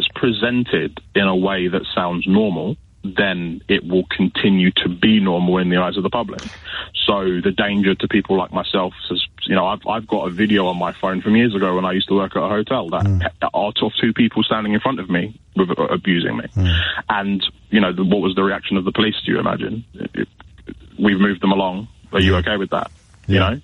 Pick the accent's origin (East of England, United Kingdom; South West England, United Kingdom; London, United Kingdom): East of England, United Kingdom; I grew up in Hertfordshire in the 90s. It was similar then.